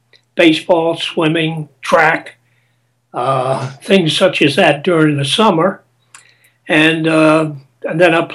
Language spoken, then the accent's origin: English; Washington, District of Columbia, United States; also born or lived in Alexandria, Virginia; Washington, D.C.